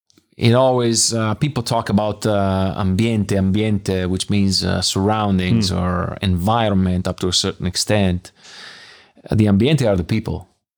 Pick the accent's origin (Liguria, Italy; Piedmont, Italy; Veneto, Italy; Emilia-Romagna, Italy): Emilia-Romagna, Italy; Bologna; English is a second language; he's from Milan and I'm from Bologna, and you know, we have totally different backgrounds, completely different backgrounds.